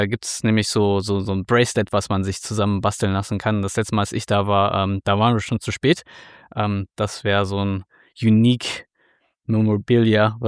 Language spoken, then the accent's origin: German; Dortmund, North Rhine-Westphalia, Germany; so als Dortmunder und verwöhnter Bundesliga-Fan